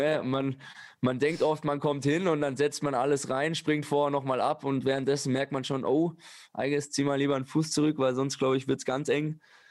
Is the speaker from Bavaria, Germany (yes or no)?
yes; Bavaria, Germany; accent: Bavarian; now in Chemnitz, Germany; Ich kriege es ganz gut hin, dass ich mein Bayerisch abstellen kann.